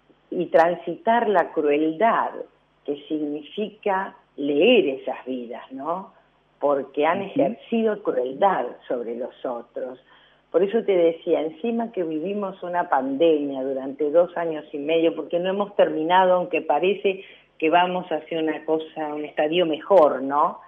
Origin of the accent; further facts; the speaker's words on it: Italy; aunque yo soy italiano y trabajamos con Italia